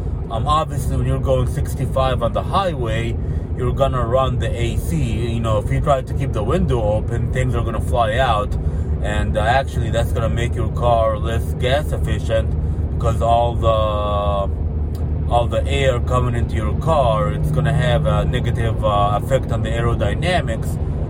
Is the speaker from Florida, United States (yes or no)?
yes; Florida, United States; I'm sorry man, I'm from Florida, I'm going up to like New York right now.